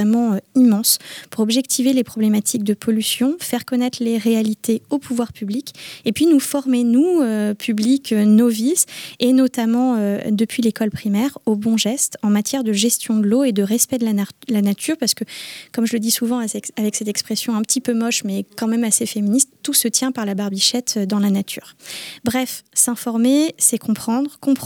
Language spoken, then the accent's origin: French; Brittany, France; à quel point le sujet, sans mauvais jeu de mots, est brûlant dans notre région et spécifiquement chez nous en Finistère.